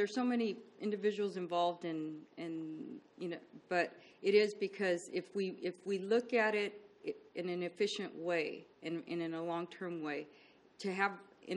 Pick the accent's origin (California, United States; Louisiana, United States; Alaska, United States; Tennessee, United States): California, United States; because I came from Santa Barbara County.